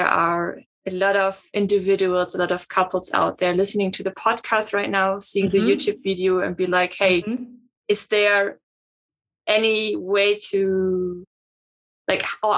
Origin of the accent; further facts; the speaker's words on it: Germany; English is a second language; So, for example, Nacho's from Argentina, I'm from Germany.